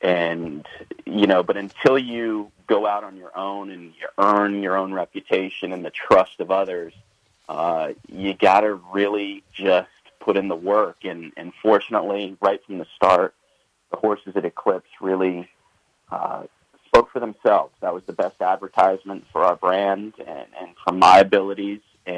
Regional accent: California, United States; Alex is someone who I grew up with here in Southern California.

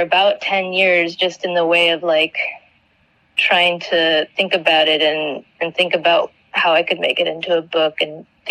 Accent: Iowa, United States; Yeah, I grew up in Iowa.

